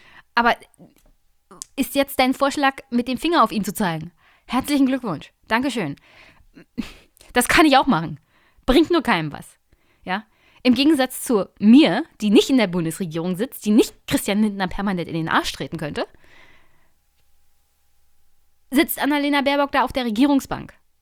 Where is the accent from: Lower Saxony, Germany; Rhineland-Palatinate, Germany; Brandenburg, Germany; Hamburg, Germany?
Brandenburg, Germany; von dem ich als Brandenburgerin nichts haben werde